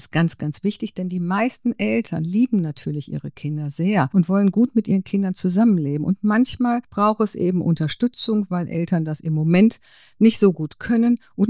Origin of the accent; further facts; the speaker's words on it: Dortmund, North Rhine-Westphalia, Germany; born there; jetzt in meiner Geburtsstadt Dortmund